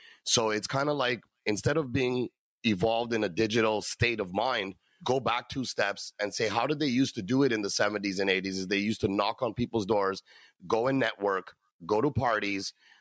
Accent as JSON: {"language": "English", "country": "Canada", "lives_now": "India", "said": "So I'm a Canadian citizen that's actually moving to India to give a, you know, a better situation for my family and my life."}